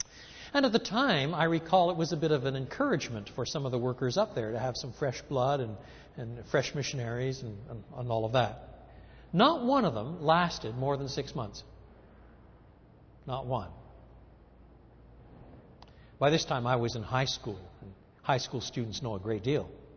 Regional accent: Quebec, Canada; I was brought up in Canada, in French Canada, in the province of Quebec.

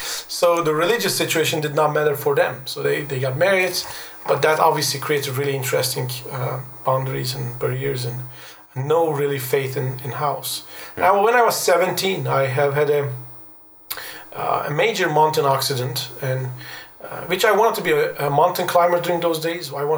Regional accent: Ankara, Turkey; also born or lived in Balıkesir; I grew up in Ankara, Turkey. Actually, that's not where I was born, but my father was an army officer, so we were all over Turkey in different places, and I kind of born in Balıkesir and then kind of live in Ankara, which is the capital

